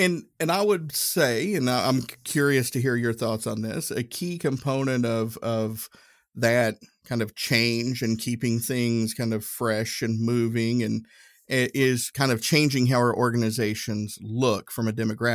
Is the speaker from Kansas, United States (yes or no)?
no; Tennessee, United States; I'm from Tennessee. I have a hard time saying it that word.